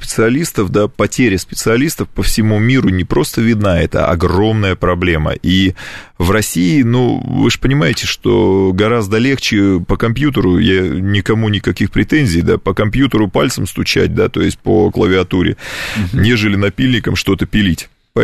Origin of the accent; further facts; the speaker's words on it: Germany; И немцы, а я сам немец, я знаю, что это такое